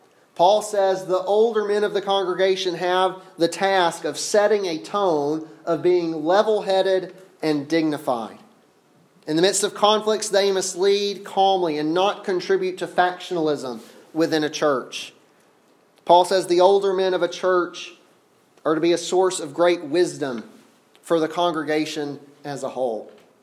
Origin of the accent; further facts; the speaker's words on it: the South, United States; I'm from the South. I don't know how well this will land here, but I like my tea sweet and I don't like my coffee black.